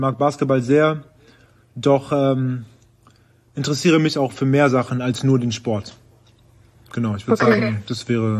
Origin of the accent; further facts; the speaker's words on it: Berlin, Germany; in meinem Zimmer, wo ich aufgewachsen bin in Berlin